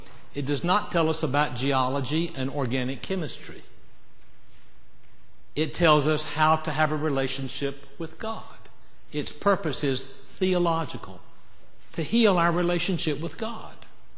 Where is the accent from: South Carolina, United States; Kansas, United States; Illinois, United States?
South Carolina, United States; Growing up in Charal, South Carolina, it was a joke